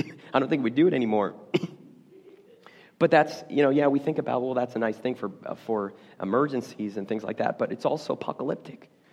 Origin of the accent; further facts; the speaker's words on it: Houston, Texas, United States; You know, I grew up in Houston, Texas, and you know, Houston, yeah, I guess when you're living there, you don't really realize it